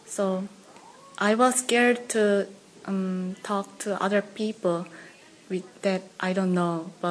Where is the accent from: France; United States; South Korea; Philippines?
South Korea; Busan; English is a second language; also born or lived in Gwanghwal-li; now in Seoul, South Korea; I was born in Gwanghwal-li, South Korea, but my family moved to Haeundae at the time of IMF. And then we started to live with my grandparents there.